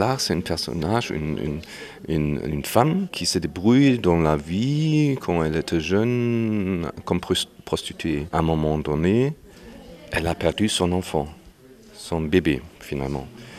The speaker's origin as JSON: {"language": "French", "region": "Berlin", "country": "Germany", "said": "je suis comédien et metteur en scène, je viens de Berlin."}